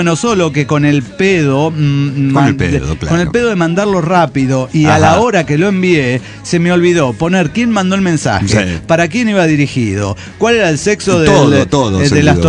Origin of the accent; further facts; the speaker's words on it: Morelia, Michoacán, Mexico; de Morelia, Michoacán.